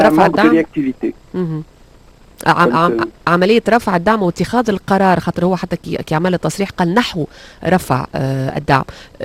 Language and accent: Arabic; Tunisia; هل تطبق معناتها نفس المعايير ان صح التعبير المعتمدة كيما اللي عندنا في تونس اليوم